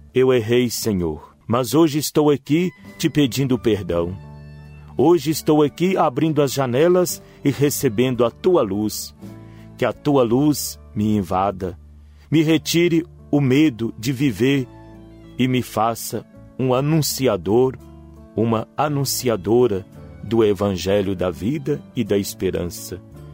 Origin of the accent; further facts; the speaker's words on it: Manaus, Amazonas, Brazil; Sou de Manaus e nunca pensei de estar aqui neste lugar tão santo